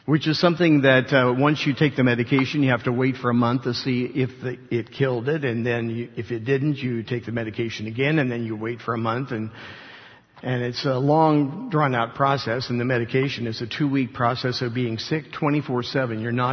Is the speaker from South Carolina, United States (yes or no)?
no; Parkersburg, West Virginia, United States; I was born back in Parkersburg, West Virginia. And I came home from the hospital and lived in my grandparents' house for 17 years, and they raised me.